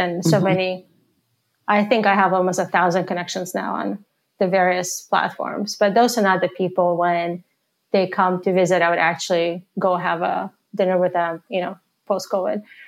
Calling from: Menlo Park, California, United States; also born or lived in Seattle; I'm coming to you from Menlo Park, California, where it's very sunny today.

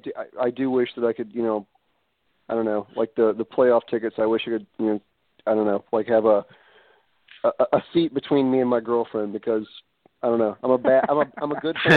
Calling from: New Orleans, Louisiana, United States; Hey, it's … I'm calling from Uptown New Orleans.

